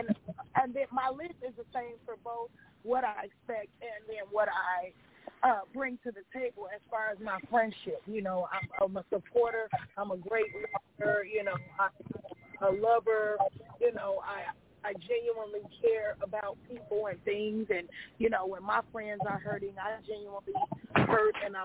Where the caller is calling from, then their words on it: Chicago, Illinois, United States; This is your girl … I'm checking in from Chicago.